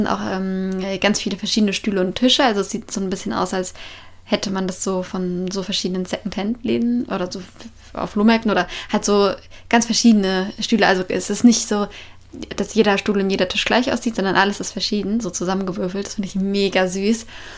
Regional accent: Germany; moved away; Und dann habe ich eben gesagt, ich komme aus Deutschland.

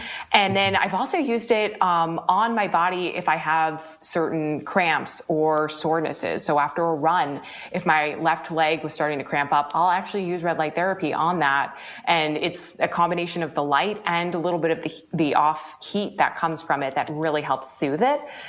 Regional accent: New York, United States; now in California, United States; I grew up in New York, just as a kind of backstory. So I was used to like, you know, January through like April, it was dark and gray

